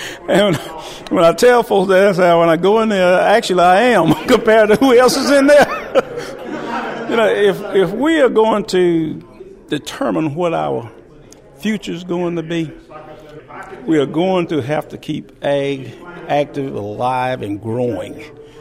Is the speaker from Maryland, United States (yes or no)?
no; Valdosta, Georgia, United States; I'm from Valdosta